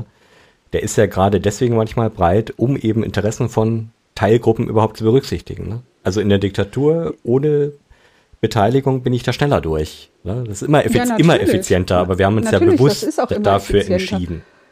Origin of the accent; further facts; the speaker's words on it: East Germany, Germany; ich bin Ostdeutscher